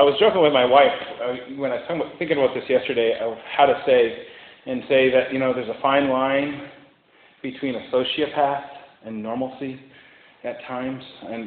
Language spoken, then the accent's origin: English; Houlton, Maine, United States; grew up in northern Maine, in Houlton. If you follow I-95 up to where it goes into Canada, that's my hometown.